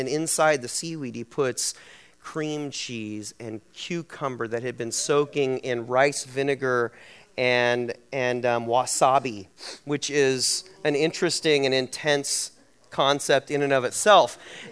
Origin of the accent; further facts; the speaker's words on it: California, United States; So I grew up in Central California, and I don't know if it's the culture of Central California or whether it's simply the culture of my family